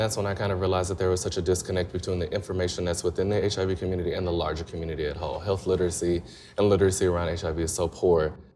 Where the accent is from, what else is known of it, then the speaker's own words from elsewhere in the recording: Columbus, Mississippi, United States; Being born and raised in Columbus, Mississippi, in a place that is highly religious, in a small town of 28,000 people, you don't get much variations in viewpoints.